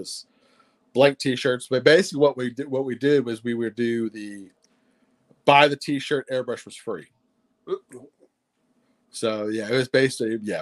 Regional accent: Panama City Beach, Florida, United States; I'm from Panama City Beach, Florida.

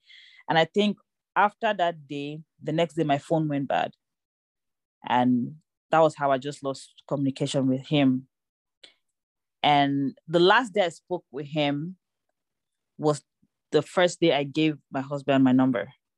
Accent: Southeast, Nigeria; but I felt like I'm already from Igbo.

